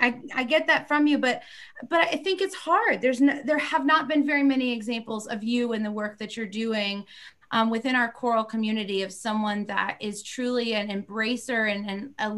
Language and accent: English; the South, United States; That's what I was thinking, but you know, I'm a Southerner. All those Midwest states just kind of run together, but fair enough.